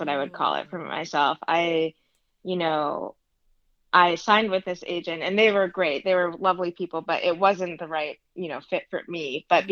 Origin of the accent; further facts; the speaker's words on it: Chicago, Illinois, United States; Yeah, so I grew up in Chicago and I went to college, you know, at Northwestern. So stayed in Chicago for the first 22 years of my life.